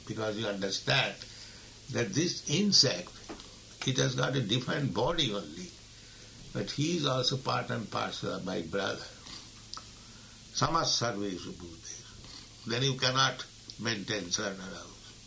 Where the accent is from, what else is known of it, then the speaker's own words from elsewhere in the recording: India; I am also an Indian.